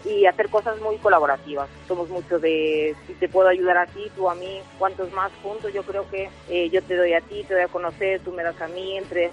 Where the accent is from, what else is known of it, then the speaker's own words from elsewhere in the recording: Pazos de Borbén, Galicia, Spain; yo de hecho soy de Pazos de Borbén, que es un pueblo, es un concello de menos de 5.000 habitantes.